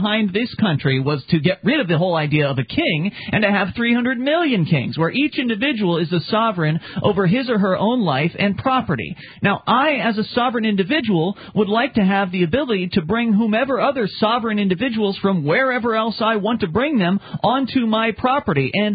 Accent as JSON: {"language": "English", "country": "United States", "said": "I, as an American, will be subject to random checkpoints."}